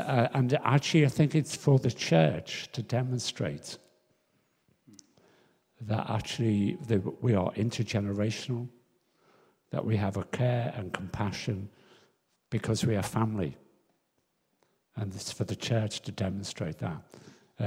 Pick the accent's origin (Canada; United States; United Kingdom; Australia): United Kingdom; Liverpool, North West England; when I was brought up in Liverpool in the 1950s as a child